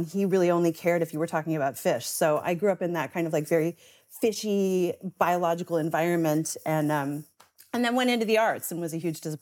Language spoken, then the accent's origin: English; Newfoundland and Labrador, Canada; I grew up in Newfoundland off the east coast of Canada.